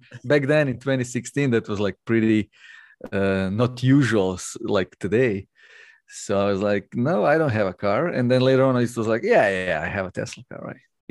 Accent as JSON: {"language": "English", "country": "Croatia", "said": "one hiker asked me, like, \"What's your name?\" And I'm like, \" … from Croatia.\""}